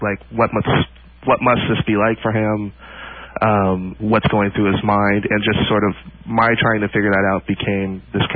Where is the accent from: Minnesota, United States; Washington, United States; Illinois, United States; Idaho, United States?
Washington, United States; Seattle; I grew up in Seattle, actually